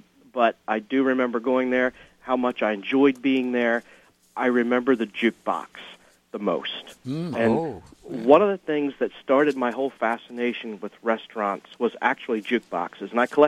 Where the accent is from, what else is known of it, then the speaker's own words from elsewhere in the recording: Edgewood, Maryland, United States; When I was a little kid, I grew up in Edgewood, Maryland, in Harford County